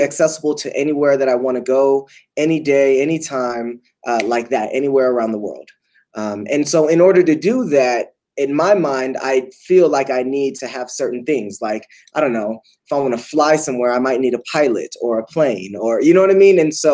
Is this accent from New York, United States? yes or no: no; California, United States; now in Colorado, United States; I'm from California. I live in Colorado right now. But California, I kind of traded the beaches for the mountains.